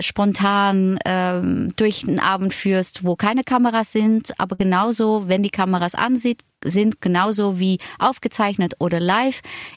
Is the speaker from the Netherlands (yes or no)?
yes; Netherlands; German is a second language; Und ich erfahre jetzt auch als Holländerin, wie es auch dann ist, jetzt ein Privatleben in den Niederlanden zu haben, mit meinem Kind dort, mit meinem Partner dort.